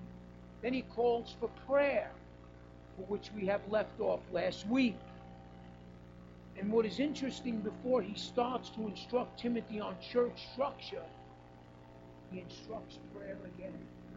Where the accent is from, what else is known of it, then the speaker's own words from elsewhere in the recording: New York, United States; I'm from New York. I like to talk.